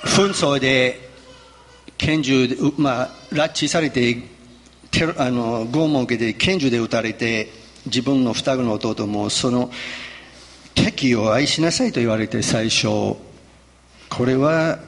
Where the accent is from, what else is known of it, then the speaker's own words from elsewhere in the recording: United Kingdom; now in Japan; まあ私たちね、イギリスから日本に来ると最初驚くのは、もうすべての喫茶店にモーニングサービスと書いてあるんですね。